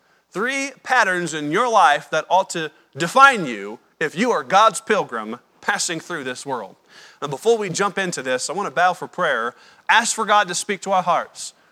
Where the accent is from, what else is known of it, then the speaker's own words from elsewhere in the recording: Indiana, United States; because where I grew up, I grew up in Indiana, okay? Nobody comes from halfway around the world to come to Indiana, okay?